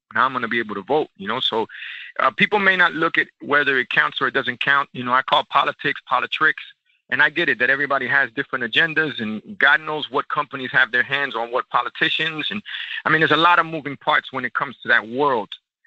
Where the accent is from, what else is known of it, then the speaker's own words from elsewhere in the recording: United States; being Cuban American, I was already born politically incorrect